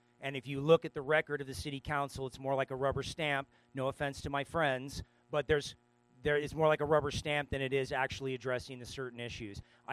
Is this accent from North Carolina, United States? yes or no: no; Phoenix, Arizona, United States; now in Seattle, United States; I was born and raised in Arizona, Phoenix to be specific, 25 years.